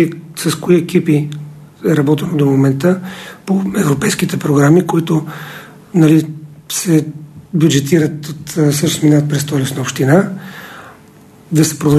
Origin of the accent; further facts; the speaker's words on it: Sofia, Sofia City, Bulgaria; защото аз съм родом от Лозенец и знам какво е събота и неделя в Южния парк